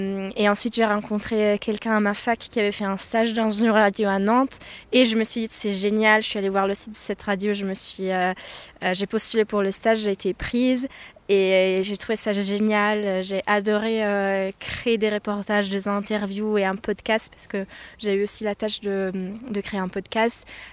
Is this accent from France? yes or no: no; Italy; j'ai 25 ans et je suis italienne.